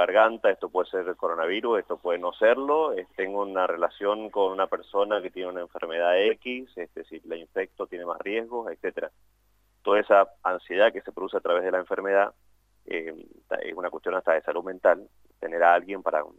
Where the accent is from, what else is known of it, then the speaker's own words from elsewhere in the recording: Mendoza, Argentina; La mayoría de las personas somos de Gran Mendoza